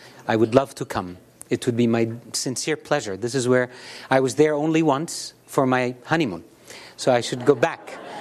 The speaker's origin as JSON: {"language": "English", "town": "Beirut", "region": "Beirut Governorate", "country": "Lebanon", "tie": "born or raised there", "lives_now": "United States", "said": "I was born in Beirut. Of course, then I moved to the U.S., and I love the U.S. This is my home now, and my kids are American."}